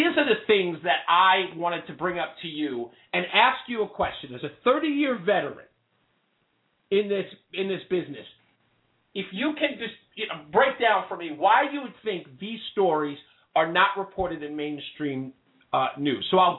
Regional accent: Queens, New York, United States; I'm from Hollis, Queens. I'm

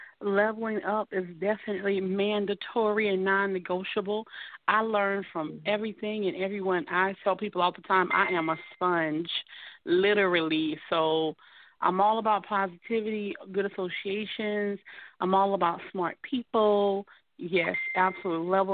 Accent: South Carolina, United States; I was 14 years old, and well, I'm from South Carolina. We used to, people may not be familiar with this, we used to work in the tobacco field.

